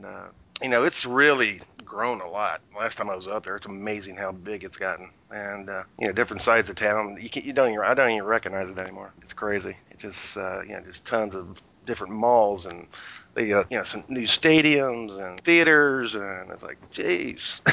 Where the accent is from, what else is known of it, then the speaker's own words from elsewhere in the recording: Columbus, Ohio, United States; also born or lived in Marion; I was born in Marion, Ohio, which is just north of Columbus. Mm-hmm. It's where my parents lived. When I was very young, we moved to Columbus and pretty much lived there. totally grew up there.